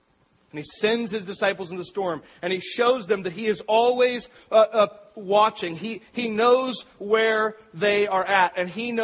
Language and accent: English; Astoria, Oregon, United States; I grew up in Astoria, Oregon, and out on the jetty, it's an amazing thing to watch a storm.